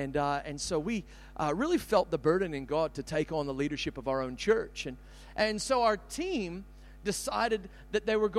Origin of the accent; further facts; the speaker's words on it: San Jose, California, United States; born there; accent: Australian/American; I do have a very weird accent. It will fluctuate between Australian and American throughout the next period of time that we are together. I was born in San Jose, California.